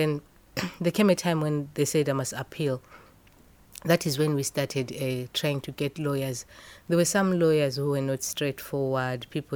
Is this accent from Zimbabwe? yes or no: yes; Zimbabwe; now in United Kingdom; I'm originally from Zimbabwe. I came to the UK.